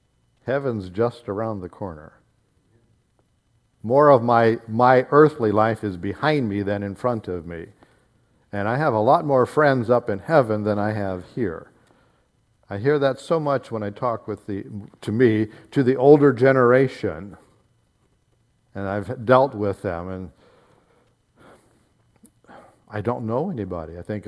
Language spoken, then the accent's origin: English; United States; I'm an American in this country